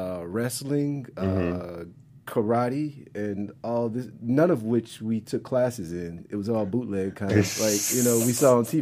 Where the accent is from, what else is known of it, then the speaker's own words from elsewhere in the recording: Lake Charles, Louisiana, United States; Lake Charles, Louisiana.